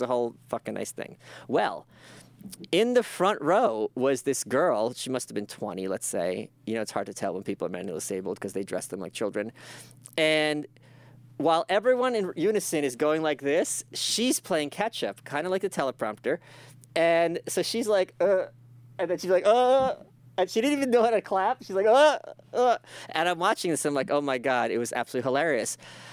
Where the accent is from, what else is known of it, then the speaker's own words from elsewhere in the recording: Brooklyn, New York, United States; Bitch, I'm from Brooklyn.